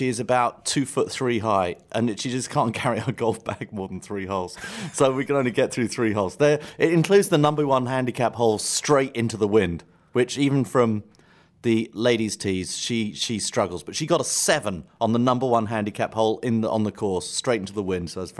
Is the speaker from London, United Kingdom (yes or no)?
yes; London, United Kingdom; I used to go to, growing up in London, I don't know if you had these up north.